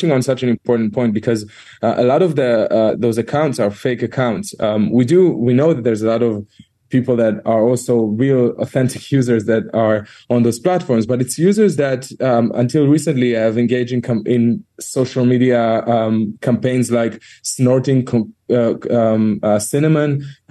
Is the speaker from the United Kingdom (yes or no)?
no; Israel; English is a second language; also born or lived in United States; Yeah, I lived in America for a few years, and I'm originally from Israel.